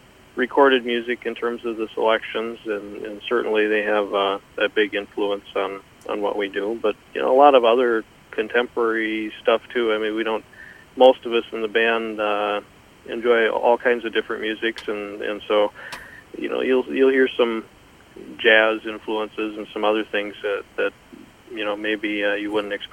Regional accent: Mankato, Minnesota, United States; Sure. Well, born and raised in Mankato, got started in the music business.

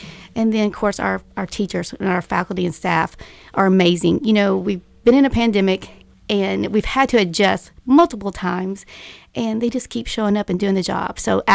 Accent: Caddo Gap, Arkansas, United States; I originally grew up in Caddo Gap down in southwest Arkansas, went to school at Caddo Hills

